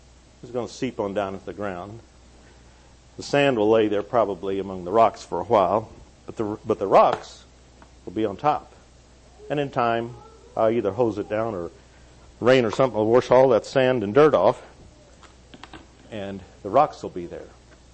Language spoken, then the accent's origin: English; the Ozarks, United States; I come from the Ozarks, and stones or rocks are common to me